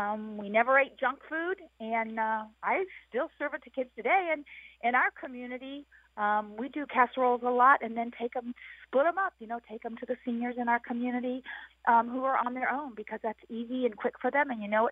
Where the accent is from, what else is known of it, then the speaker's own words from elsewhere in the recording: Belleville, Illinois, United States; now in Niantic, United States; I live in Niantic, which is central Illinois. I grew up in Belleville, real German name